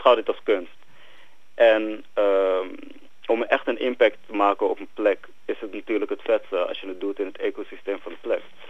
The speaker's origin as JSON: {"language": "Dutch", "town": "Amsterdam", "region": "North Holland", "country": "Netherlands", "said": "Nou ja, ik kom zelf uit Amsterdam. Ik ben nu opgegroeid."}